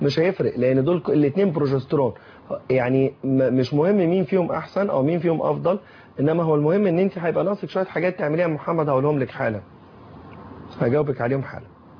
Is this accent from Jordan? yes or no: no; Egypt; نسبه الانيميا عندنا في مصر اوفر 90%، فوق 90%، يعني معدل السيدات في مصر اللي عندهم انيميا اكتر من 90%